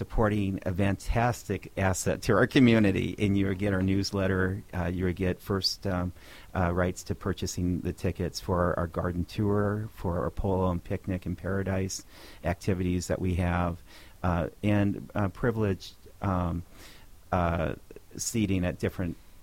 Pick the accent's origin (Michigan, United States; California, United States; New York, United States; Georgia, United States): California, United States; now in Southern California, United States; because I had so many bad allergies growing up in Northern California.